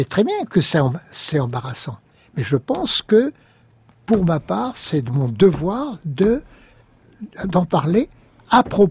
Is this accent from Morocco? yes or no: yes; Fès, Fès-Meknès, Morocco; Je suis né au Maroc, je suis très fier d'être né à Fès. J'ai passé toute mon enfance.